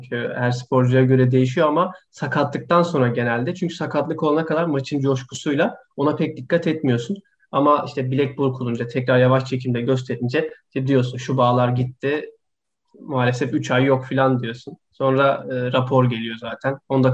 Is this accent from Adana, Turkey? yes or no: no; Gaziantep, Turkey; Hatta birkaç takımın altyapısında bile oynadım. Yani memleketim olan Gaziantep'te.